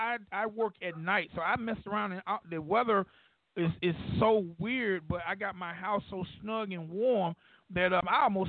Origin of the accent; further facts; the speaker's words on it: Deep South, United States; I'm from Deep South, so I tend to tear names up.